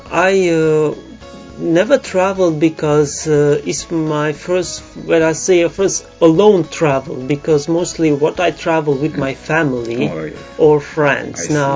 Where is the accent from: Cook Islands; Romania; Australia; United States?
Romania; Sighetu Marmației, Maramureș County; English is a second language; I am from Romania. Mm. … I am from the city called Sighetu Marmației in Maramureș.